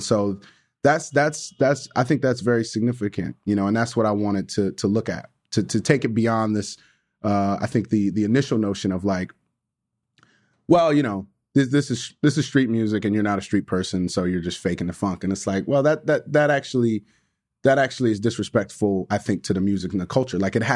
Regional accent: Detroit, Michigan, United States; also born or lived in Chicago, Illinois; I grew up in and outside of Detroit, Michigan, lived in Chicago for a super long time

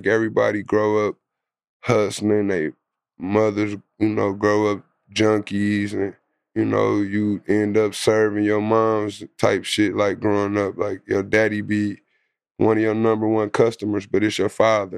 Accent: Detroit, Michigan, United States; Earlier, when I grew up till now in Detroit, it's like a whole lot of shit that's different

